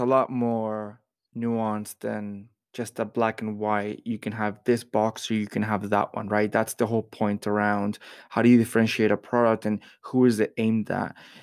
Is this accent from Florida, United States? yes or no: yes; Florida, United States; And I grew up in Florida and I have walked down exhibition halls after exhibition halls of the most random things you can think of.